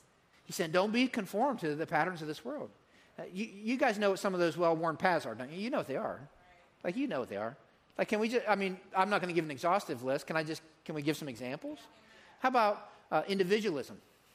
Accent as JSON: {"language": "English", "region": "Pennsylvania", "country": "United States", "tie": "born or raised there", "said": "But anyways, I grew up in Pennsylvania. We have these things called mountains over there, all right?"}